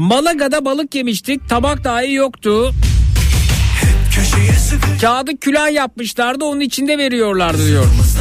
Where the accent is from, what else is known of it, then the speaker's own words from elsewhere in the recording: Tire, İzmir, Turkey; Zeki bir Tireli olarak beyefendiye katılıyorum.